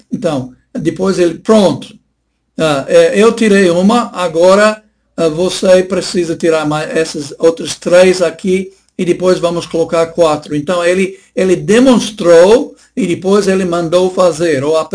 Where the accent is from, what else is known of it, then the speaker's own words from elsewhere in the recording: Tennessee, United States; Portuguese is a second language; moved away; Sou americano de nascimento, mas brasileiro e nordestino de coração. Mas lembrando quando eu era criança, algumas experiências que eu passei, as crianças americanas lá no meu estado de Tennessee